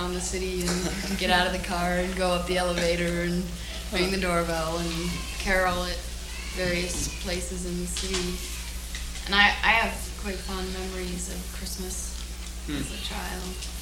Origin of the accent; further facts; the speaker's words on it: Hong Kong; I grew up in Hong Kong, and it was a unique place to be